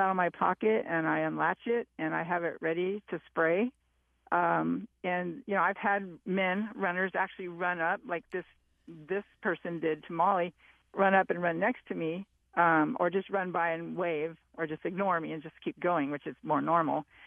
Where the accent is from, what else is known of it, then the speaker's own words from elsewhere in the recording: California, United States; And I realized I'm from Southern California. I've not seen cornfields before